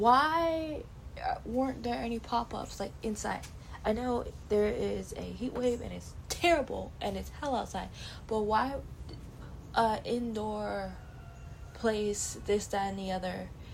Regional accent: Montreal, Quebec, Canada; my hometown in Montreal, in French, how we pronounce, because Quebec is a French province, so it's Montreal

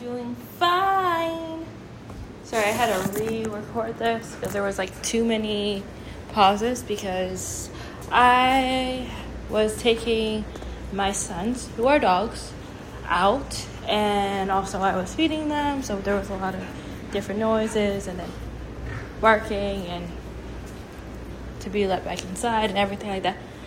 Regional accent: Canada; now in Pittsburgh, United States; because I'm from the Northeast, from Canada, then I live in Pittsburgh

